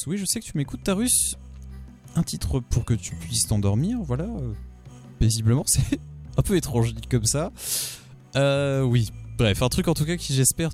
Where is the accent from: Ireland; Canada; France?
France; Hauts-de-France; accent: Picard; Oula, alors là mon accent picard est déjà endormi